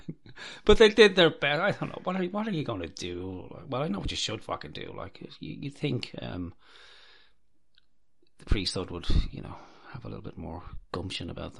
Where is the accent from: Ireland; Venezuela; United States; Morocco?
Ireland; Dublin, Leinster; I grew up in Dublin